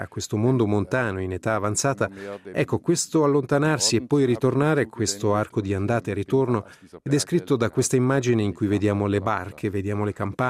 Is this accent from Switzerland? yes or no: yes; Zurich, Switzerland; moved away as an adult; io sono cresciuto in Svizzera sul lago di Zurigo e per tutta la mia infanzia ho avuto davanti agli occhi la silhouette di una montagna come questa. Mi sono poi trasferito a Londra per studiare arte e poi a Düsseldorf.